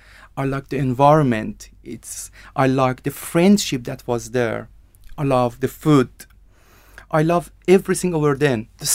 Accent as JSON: {"language": "English", "country": "Iran", "second_language": "English", "said": "I come from Iran. In my country, people mainly play soccer anywhere"}